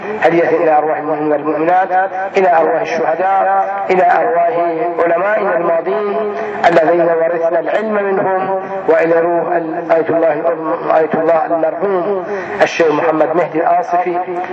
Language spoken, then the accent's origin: Arabic; Iraq; رفع شرهم عن بلادنا العراق